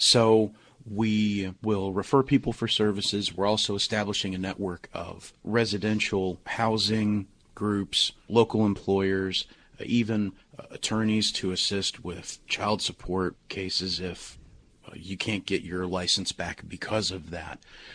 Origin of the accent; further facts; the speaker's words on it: Kentucky, United States; growing up in Kentucky in the Appalachian Mountains in the 90s